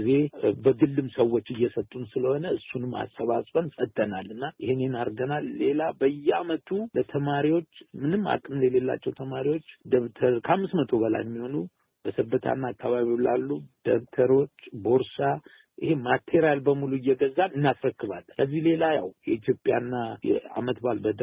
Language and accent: Amharic; Sebeta, Oromia, Ethiopia; born there; እኔ ራሴ ሰበታ ነኝ ተወልጄ የሰበታና አካባቢ ዳስፖራ ይባላል